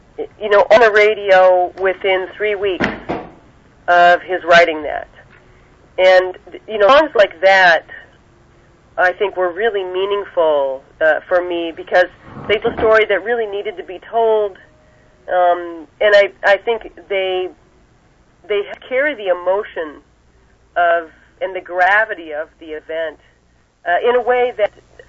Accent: Ohio, United States; You know, I grew up in Northeast Ohio, so I was growing up, the students were killed at Kent State.

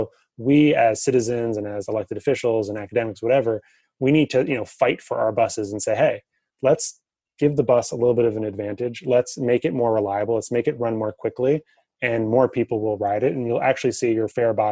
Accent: New York, United States; You know, I grew up in New York, and from a young age, I was able to go to baseball games in Queens.

